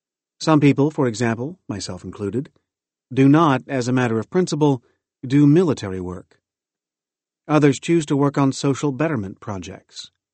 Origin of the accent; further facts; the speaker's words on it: Bronx, New York, United States; When I grew up in the Bronx, my friend Mark got a lot of pressure from his parents